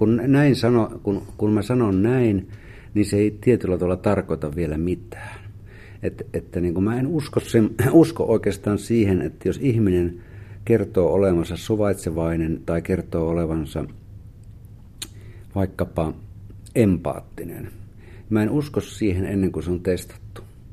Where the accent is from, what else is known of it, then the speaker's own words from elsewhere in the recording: Savo, Finland; itse olen maalta kotoisin ja kävin maaseudulla siellä kaukana maalla Savossa. Äitini asuu siellä